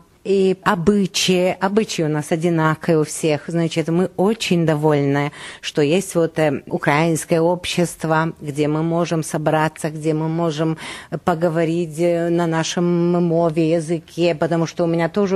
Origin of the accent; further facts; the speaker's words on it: Russia; Я дуже їй благодарна, тому що я з Росії.